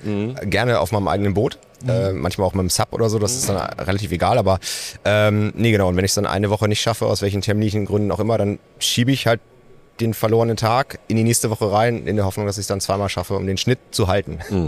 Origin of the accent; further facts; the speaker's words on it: Schleswig-Holstein, Germany; Also wir hatten zwar einen See bei uns im Dorf in Ostholstein, da war ich fleißig Schlittschuhlaufen